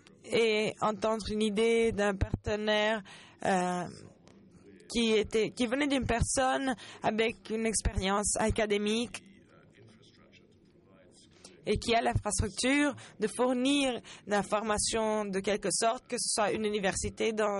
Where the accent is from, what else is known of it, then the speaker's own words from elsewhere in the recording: Canada; pour le recommandé NPOC. Je viens du Canada. Et je suis aussi exécutif et résident à Toronto